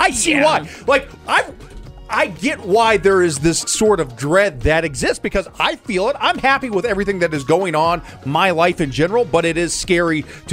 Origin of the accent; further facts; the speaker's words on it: St. Louis, Missouri, United States; Plenty of people when I grew up in St. Louis worked for that, or and had great lives.